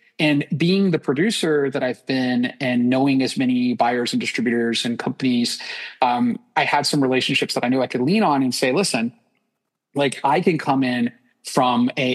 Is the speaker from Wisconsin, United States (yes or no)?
no; Indianapolis, Indiana, United States; And, like, we're all Midwesterners. I'm from Indianapolis.